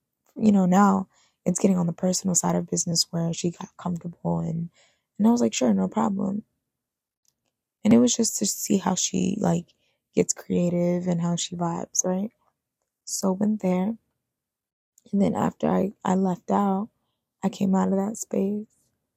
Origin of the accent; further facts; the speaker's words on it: New Jersey, United States; now in Brooklyn, United States; I moved to Brooklyn from New Jersey, Jersey girl in Brooklyn, crazy.